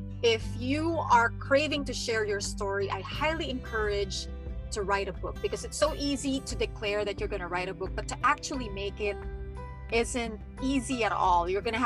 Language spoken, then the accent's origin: English; Philippines; English is a second language; now in California, United States; I'm from the Philippines and have been based here in California for only 5 years